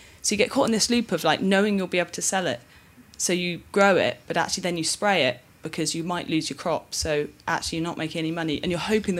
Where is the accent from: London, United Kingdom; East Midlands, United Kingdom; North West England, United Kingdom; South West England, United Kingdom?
South West England, United Kingdom; I grew up in Cornwall